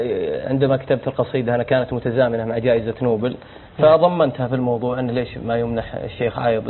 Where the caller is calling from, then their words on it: Egypt; انا ارسلت للشيخ من مصر مره